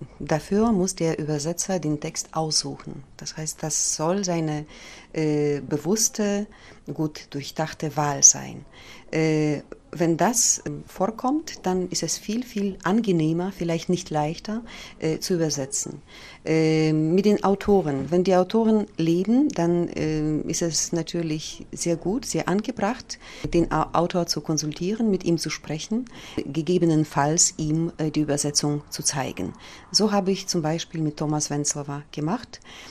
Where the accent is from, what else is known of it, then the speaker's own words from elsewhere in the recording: Lithuania; first language Polish; German is a second language; now in Poland; Ich komme nämlich aus Litauen, da habe ich Germanistik studiert. In Polen lebe ich über 20 Jahre schon. Und Polnisch ist meine Muttersprache.